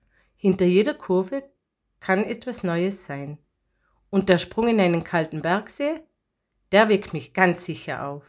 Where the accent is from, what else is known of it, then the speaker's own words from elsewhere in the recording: North Rhine-Westphalia, Germany; Ich bin im Ruhrgebiet in Deutschland geboren. Man denkt vielleicht, dass ich ein Stadtkind bin. Aber wir lebten am Rand der Stadt mit viel Grün und Natur.